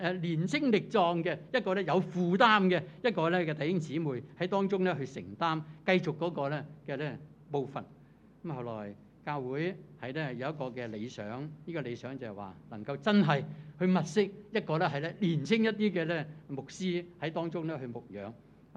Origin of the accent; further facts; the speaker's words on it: Taishan, Guangdong, China; 咁我係台山人嚟